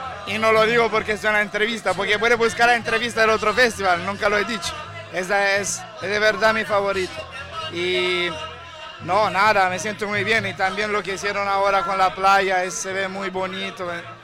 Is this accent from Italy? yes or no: yes; Italy; Spanish is a second language; estoy muy feliz como italiano